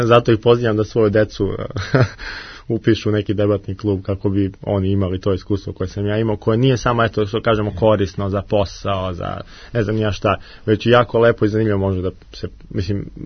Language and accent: Serbian; Kragujevac, Šumadija, Serbia; to biti Kragovac, moj rodni grad.